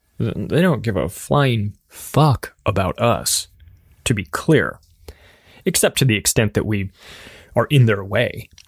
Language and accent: English; United States; just because I'm an American and it's easier for me to do it that way.